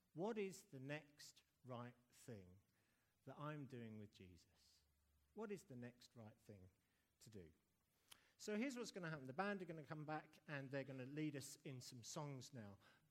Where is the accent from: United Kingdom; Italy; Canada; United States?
United Kingdom; I know that probably only two or three people have come forward because we're British and we don't really like making sure.